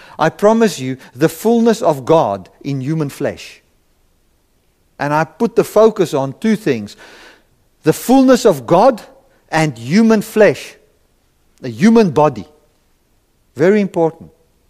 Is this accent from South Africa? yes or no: yes; South Africa; I come from South Africa, and all of you know